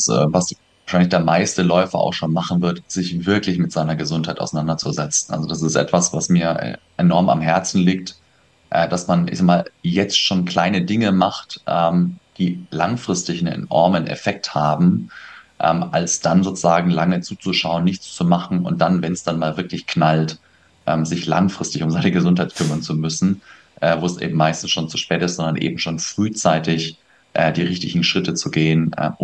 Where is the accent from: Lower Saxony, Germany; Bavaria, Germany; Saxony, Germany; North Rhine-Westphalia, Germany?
Bavaria, Germany; also born or lived in Vienna / Stuttgart; now in Sauerland, Germany; Ich komme tatsächlich aus der Erlangen-Nürnberger